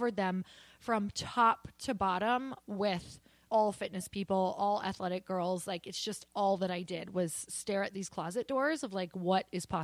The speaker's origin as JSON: {"language": "English", "region": "Midwest", "country": "United States", "said": "Cause imagine, I'm like from the Midwest, super down home, like kind of just like not very worldly."}